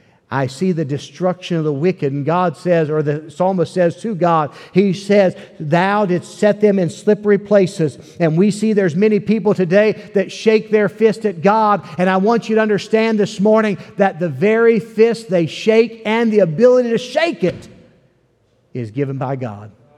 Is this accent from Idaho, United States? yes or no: no; Ripley, West Virginia, United States; also born or lived in Wheeling; I grew up in West Virginia, and I grew up most of my life in Ripley area, but I was born in Wheeling, which is in the northern panhandle up in the state